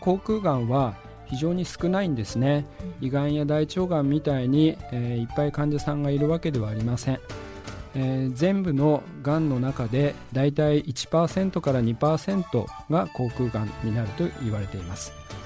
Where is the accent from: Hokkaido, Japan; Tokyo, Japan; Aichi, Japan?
Hokkaido, Japan; Hakodate; moved away as an adult; now in Niigata, Japan; 出身は北海道函館市なんですが、大学に入るのをきっかけに新潟県に来てから、早40年が経とうとしています。もう完全に新潟県人で、自然に新潟弁が口に出るような状況になりました。